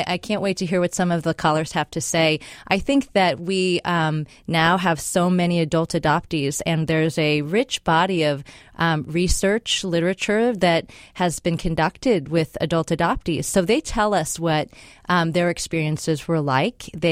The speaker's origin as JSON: {"language": "English", "town": "Seattle", "region": "Washington", "country": "United States", "tie": "born or raised there", "said": "So I grew up here in North Seattle, but it was back in the days of mandatory busing."}